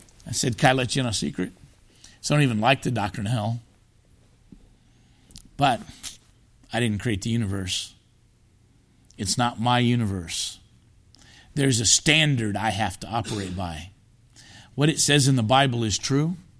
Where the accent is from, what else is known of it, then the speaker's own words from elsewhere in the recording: Indianapolis, Indiana, United States; He's from Indianapolis, like I'm from Indianapolis.